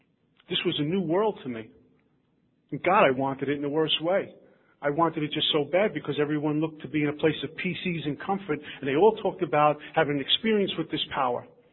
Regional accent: Brooklyn, New York, United States; I grew up in Brooklyn.

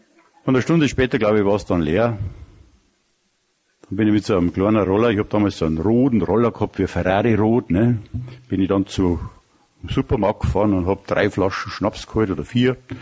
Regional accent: Bavaria, Germany; Ich bin in Bayern groß geworden, obwohl ich ein Mischlingskind bin. Also meine Mutter ist ein Preis und mein Vater ein Bayer. Und trotzdem bin ich in Bayern groß geworden

